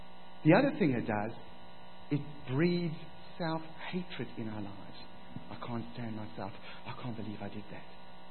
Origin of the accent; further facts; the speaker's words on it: South Africa; as a kid growing up in South Africa, we had some great toys and we had some pretty naff toys.